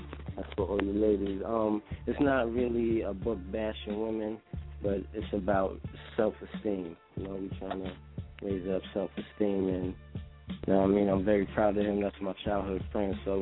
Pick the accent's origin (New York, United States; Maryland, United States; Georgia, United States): New York, United States; Queens; I'm from Hollis, Queens.